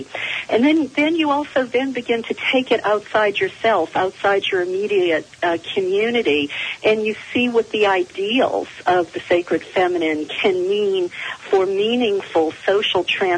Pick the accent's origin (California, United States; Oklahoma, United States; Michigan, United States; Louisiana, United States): Louisiana, United States; New Orleans; That's right. I'm from the Big Easy, as so many people call it, the home of Mardi Gras and beignets and crawfish boils.